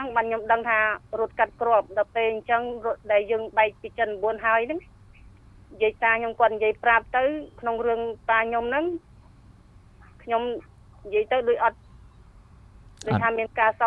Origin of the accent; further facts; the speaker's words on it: Cambodia; ខ្ញុំនៅស្រុកកំណើតនៅស្វាយរៀង